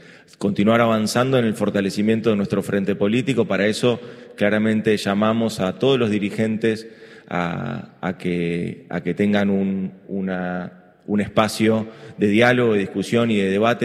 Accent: Argentina; como argentinos y argentinas tuvimos que asumir esa responsabilidad

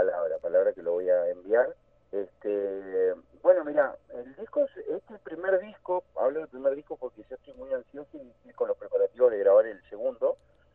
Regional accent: Santa Cruz, Argentina; señores, soy de la Patagonia, y que todo el mundo sienta esa fuerza que tenemos los santacruceños.

